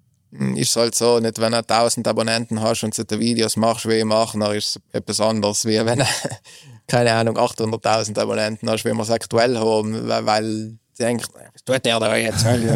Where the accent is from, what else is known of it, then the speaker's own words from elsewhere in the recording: Trentino-Alto Adige, Italy; Ich komme aus dem Finchgau, aus einem kleinen Dorf. Finchgau ist zwischen Reschen und Meran, für die, die vielleicht nicht genau wissen, wo Finchgau ist. Und ja, da bin ich in einem kleinen Dorf aufgewachsen.